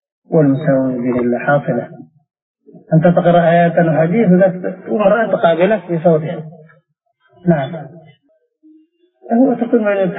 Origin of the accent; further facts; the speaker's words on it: Yemen; بل عندنا في اليمن في أيام الانتخابات ربما يتطارد بالرصاص